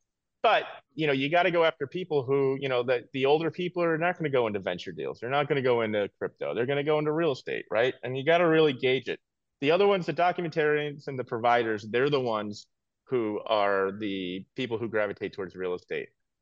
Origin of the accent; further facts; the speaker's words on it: New York, United States; also born or lived in Las Vegas; now in Miami, United States; I'm originally from New York. Love New York. I was living in Las Vegas for 15 years.